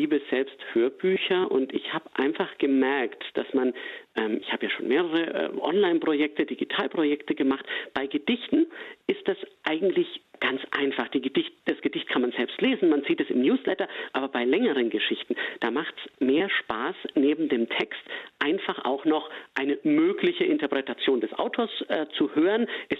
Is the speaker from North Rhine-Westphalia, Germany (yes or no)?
no; Bavaria, Germany; accent: Franconian, rolled R; aus meiner alten Heimat, vielleicht hört man es ein bisschen, ich bin Franke mit rollendem R